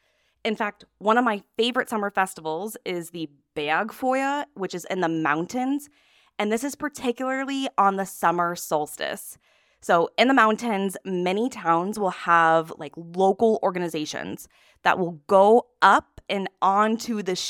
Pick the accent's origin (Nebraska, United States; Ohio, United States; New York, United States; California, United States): Nebraska, United States; now in Germany; So I've even seen a huge change since I first moved to Bavaria about 10 years ago. So like I said, I'm coming from Nebraska, where the summers are super hot, super humid.